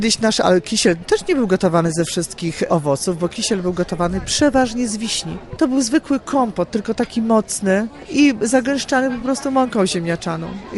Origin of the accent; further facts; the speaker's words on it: Jabłoń, Lublin Voivodeship, Poland; Tak, ja pochodzę z gminy Jabłoń, jestem rodowitą jabłonianką, jestem dyrektorem Gminnego Ośrodka Kultury w Jabłoniu.